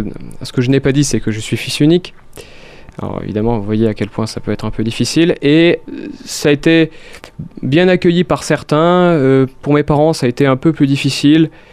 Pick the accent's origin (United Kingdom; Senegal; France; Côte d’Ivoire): France; Gramat, Occitanie; j'ai 26 ans et je suis originaire de Gramma, donc vous voyez, je suis vraiment lotois. Et ce qui est intéressant, c'est que, par exemple, j'ai pas été baptisé à ma naissance.